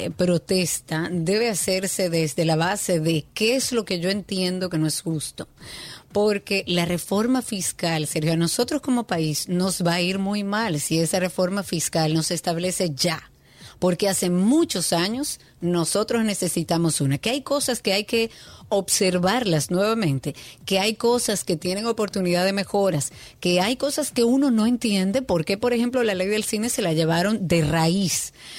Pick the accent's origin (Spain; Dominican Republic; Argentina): Dominican Republic; Porque es que tenemos como dominicanos que entender y tratar de explicarlo de una forma llana